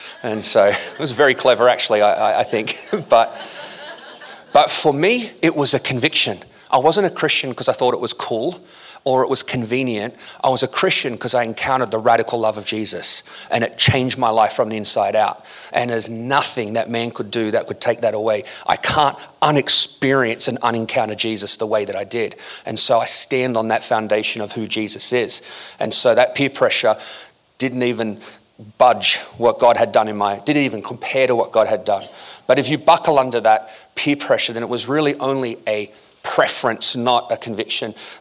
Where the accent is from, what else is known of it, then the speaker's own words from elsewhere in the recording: Australia; growing up in Australia. I used to get teased a lot for being a Christian.